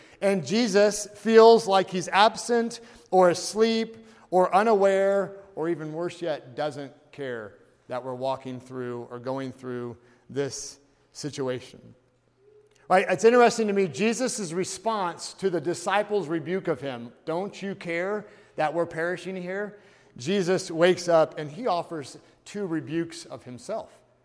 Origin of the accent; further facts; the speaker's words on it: Indiana, United States; I'm from Indiana.